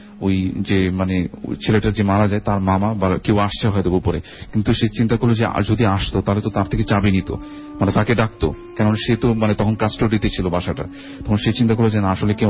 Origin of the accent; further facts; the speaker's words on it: Dhaka, Dhaka Division, Bangladesh; আমি পুরান ঢাকা থেকে আসছি।